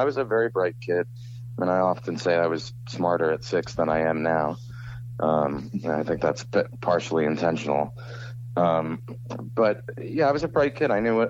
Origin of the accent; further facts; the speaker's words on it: New Jersey, United States; now in Florida, United States; But, no, I love Jersey. I'm from North Jersey, which is – I'm from North Jersey, which, as anyone who lives here knows, is a completely different state than South Jersey.